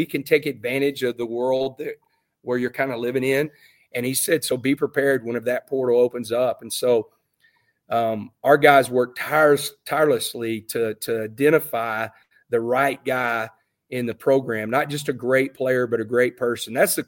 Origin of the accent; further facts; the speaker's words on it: Texas, United States; man, I'm a Texan. I've never been anywhere else.